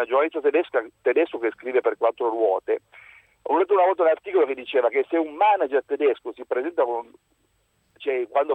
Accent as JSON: {"language": "Italian", "town": "Turin", "region": "Piedmont", "country": "Italy", "said": "io sono di Torino"}